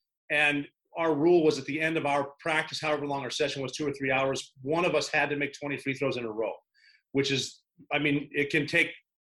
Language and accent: English; Butte, Montana, United States; I am from Butte, Montana. That's the same hometown as one of your former teammates, Colt Anderson.